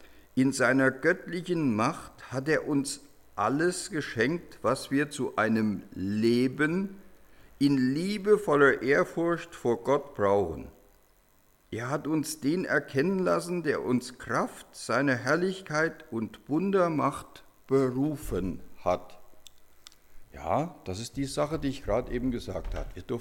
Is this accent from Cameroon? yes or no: no; Germany; Ich war da immer für Deutschland. Bin ja ein Deutscher, ja, obwohl jetzt nicht so ein Fanatiker.